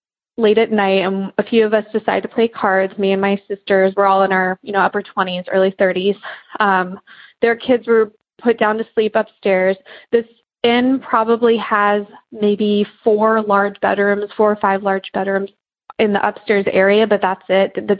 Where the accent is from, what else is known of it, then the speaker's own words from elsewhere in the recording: Columbus, Ohio, United States; I'm from Columbus, Ohio.